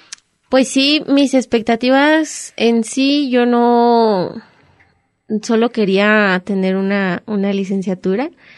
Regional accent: Tlaxiaco, Oaxaca, Mexico; Entonces vine yo a verla desde Oaxaca, soy de la heroica ciudad de Tlaxiaco, Oaxaca.

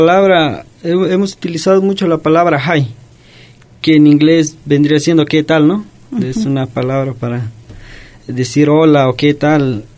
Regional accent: Tuxpan de Bolaños, Jalisco, Mexico; A lo mejor en nuestra comunidad, en mi comunidad, soy de Tuxpan de Bolaños

